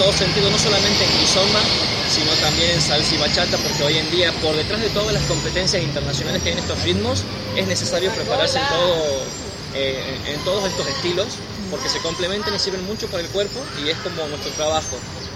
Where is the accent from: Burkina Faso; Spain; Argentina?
Argentina; Santiago del Estero; Nosotros somos de Santiago del Estero, en el centro del país, mucho calor. Los dos somos de Santiago, nos hemos conocido en Santiago hace 4 años.